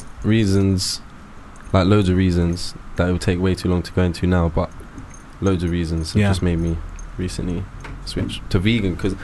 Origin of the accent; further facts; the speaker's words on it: Croydon, London, United Kingdom; I was raised in Croydon, so obviously the influence of music around that, it was very, very high.